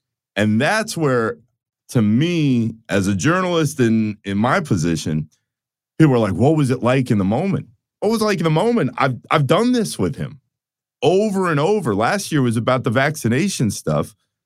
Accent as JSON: {"language": "English", "town": "Orlando", "region": "Florida", "country": "United States", "tie": "born or raised there", "said": "I was telling him how I grew up in Orlando."}